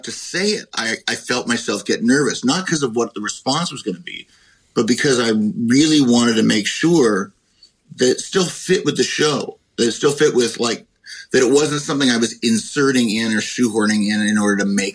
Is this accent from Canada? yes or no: yes; Canada; now in United States; I live in the U.S. now, and I don't have a vote. I'm Canadian.